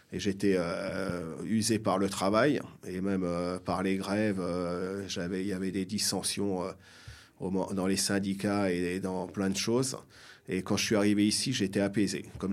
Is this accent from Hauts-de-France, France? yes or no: no; Coulommiers, Île-de-France, France; Je suis né à Coulommiers et j'ai grandi en Seine-et-Marne. Je me définis comme un briard.